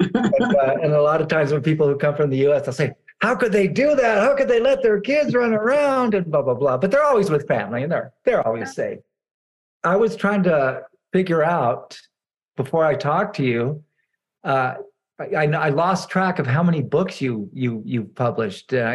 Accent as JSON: {"language": "English", "town": "Fresno", "region": "California", "country": "United States", "said": "She's a Chicana from here, from El Paso, and I'm from Fresno"}